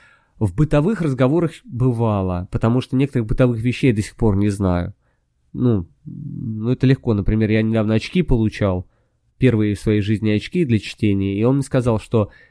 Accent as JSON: {"language": "Russian", "town": "Peterhof", "region": "Saint Petersburg", "country": "Russia", "tie": "born or raised there", "said": "я когда рос в Ленинградской области, я в Петергофе вырос"}